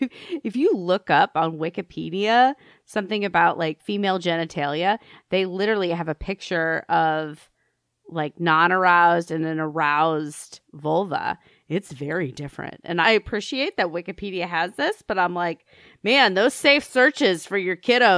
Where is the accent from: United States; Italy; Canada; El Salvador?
Canada; we're Canadian.